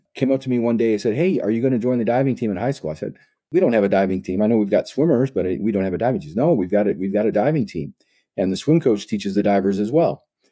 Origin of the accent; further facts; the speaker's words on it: Henrietta, New York, United States; Well, I grew up in upstate New York in a little town called Henrietta. I actually grew up in a fantastic place for little kids. So in a little neighborhood called Riverton, and had walkways that went all through the neighborhood